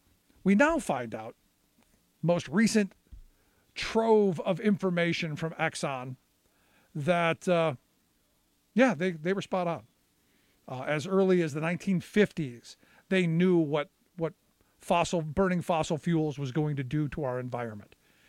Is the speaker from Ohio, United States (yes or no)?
yes; Cleveland, Ohio, United States; I grew up in Cleveland, home of the Clean Water and Air Act.